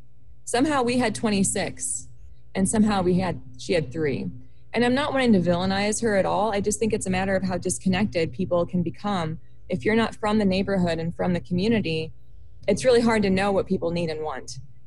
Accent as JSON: {"language": "English", "region": "Illinois", "country": "United States", "tie": "born or raised there", "said": "The area of Illinois that I grew up in was actually an old strip mining town."}